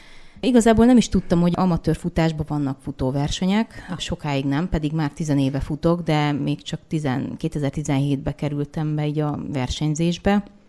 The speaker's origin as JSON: {"language": "Hungarian", "town": "Érd", "region": "Pest", "country": "Hungary", "lives_now": "Esztergom, Hungary", "said": "Ja, mert én érdi vagyok egyébként"}